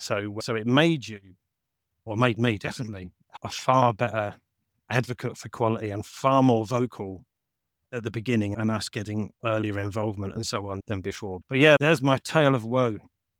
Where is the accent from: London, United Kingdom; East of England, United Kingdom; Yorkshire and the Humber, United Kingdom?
East of England, United Kingdom; Bury St Edmunds; And that office is now sitting in my hometown of Bury St Edmunds with weeds growing in it.